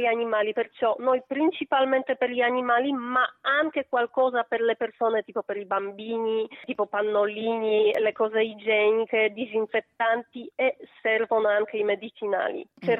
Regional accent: Poland; Italian is a second language; Sì, perché io essendo polacca riesco a metterli in contatto tutti i gruppi

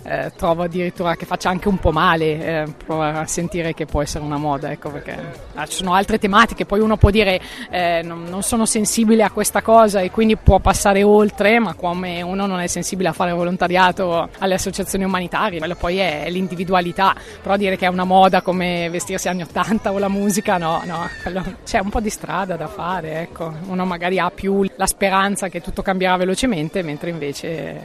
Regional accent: Piacenza, Emilia-Romagna, Italy; veniamo da Piacenza, vicino a Piacenza.

